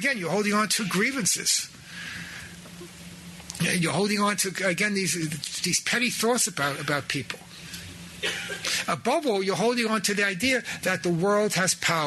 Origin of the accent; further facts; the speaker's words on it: Brooklyn, New York, United States; Now, I grew up in Brooklyn, so I know about that. That's when they were still the Brooklyn Dodgers.